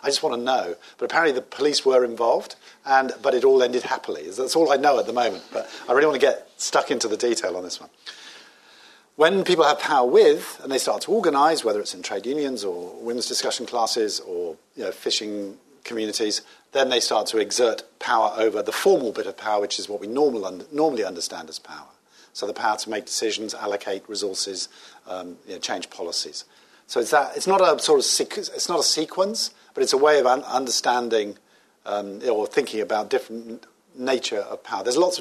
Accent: England, United Kingdom; Obviously, as an Englishman, this goes against every fibre of my being

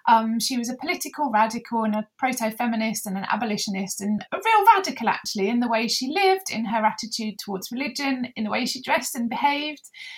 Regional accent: Chelmsford, East of England, United Kingdom; And I'm from Essex. I was born in Chelmsford right at the end of 1979, so grew up in the 80s and 90s.

